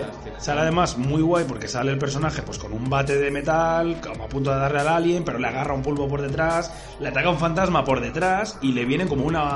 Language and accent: Spanish; Balearic Islands, Spain; yo soy músico, toco en varias bandas, una de ellas es … somos de Mallorca